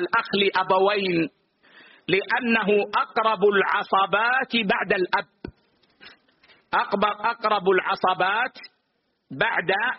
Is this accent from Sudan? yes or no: no; Saudi Arabia; عندنا في السعودية